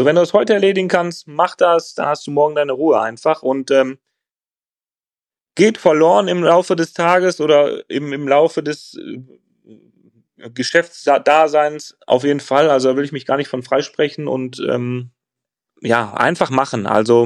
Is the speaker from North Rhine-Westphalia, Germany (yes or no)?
yes; Essen, North Rhine-Westphalia, Germany; ich komme ja eigentlich aus Altenessen. Altenessen sagt man immer, ist dann halt so ein bisschen Ghetto. Aber auch da, wenn du da halt so drin bist, merkst du das nicht. Ne? Jetzt wohne ich halt woanders, jetzt wohne ich im Essener Süden, ein bisschen schöner.